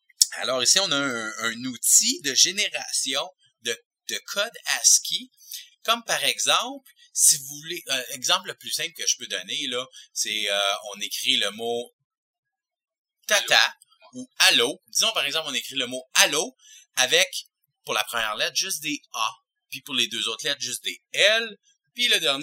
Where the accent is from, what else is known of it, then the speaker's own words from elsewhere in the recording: Quebec, Canada; En tant que Québécois, la seule chose qui manque présentement